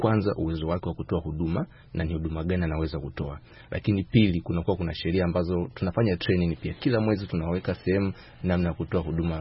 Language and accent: Swahili; Singida, Tanzania; nimezaliwa na nimekulia Singida.